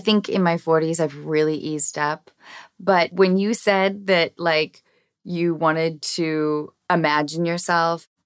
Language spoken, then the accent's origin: English; Seattle, Washington, United States; now in Los Angeles, United States; I grew up acting in Seattle, but like theater.